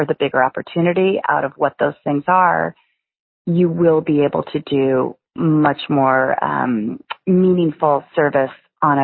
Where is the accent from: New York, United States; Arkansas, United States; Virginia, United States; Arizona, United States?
Arizona, United States; Tucson; Yes, and growing up in Tucson with a whole lot of sunshine too.